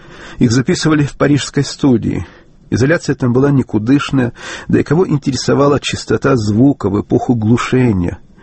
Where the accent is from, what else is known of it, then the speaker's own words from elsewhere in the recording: Chernivtsi, Chernivtsi Oblast, Ukraine; Я вырос в Черновцах, и я еще помню, как мальчиком я с мамой ходил на рынок